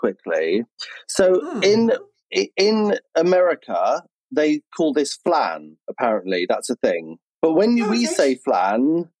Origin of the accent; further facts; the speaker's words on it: United Kingdom; We're British, darling.